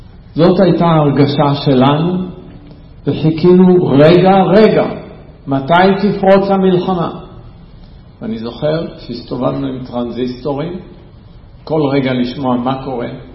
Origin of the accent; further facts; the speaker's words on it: Jerusalem, Jerusalem District, Israel; זאת הייתה ירושלים שגדלנו בה